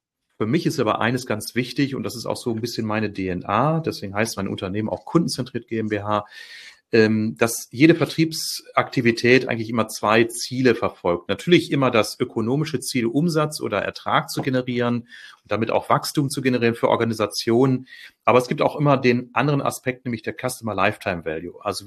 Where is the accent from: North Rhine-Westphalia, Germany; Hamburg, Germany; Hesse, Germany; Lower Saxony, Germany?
North Rhine-Westphalia, Germany; Bielefeld; born there; Also als gebürtiger Bielefelder bin ich es ja gewohnt, eher etwas introvertiert zu agieren.